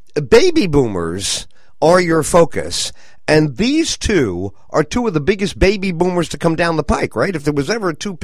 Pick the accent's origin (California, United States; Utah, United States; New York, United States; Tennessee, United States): New York, United States; Bronx; I'm from the Bronx, he's from Queens. Nothing he's said or done surprises me. I grew up in the five boroughs.